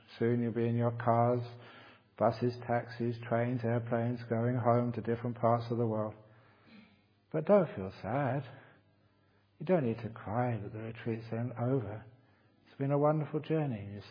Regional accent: London, United Kingdom; Because growing up in London, amazing bands came there, and orchestras and other performers, and I could actually listen to it.

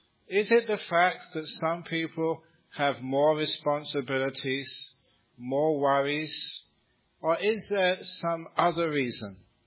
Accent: England, United Kingdom; born there; I'm an English-born monk.

